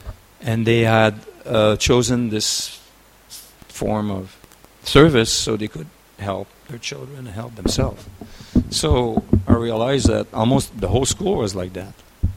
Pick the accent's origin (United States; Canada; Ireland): Canada; moved away as an adult; I was from Canada, but they wanted a Gurukul teacher to be trained up to start a Gurukul in Canada.